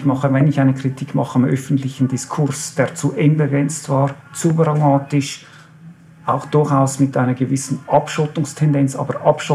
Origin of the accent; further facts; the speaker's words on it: Switzerland; Meine Mutter ist gebürtige Österreicherin, ist nach dem Zweiten Weltkrieg hierher gekommen, hat hier meinen Vater kennengelernt, sind wieder ausgewandert, wieder zurückgekommen. Das heißt, ich bin eigentlich überzeugter Schweizer, aber aufgrund meiner teilösterreichischen Herkunft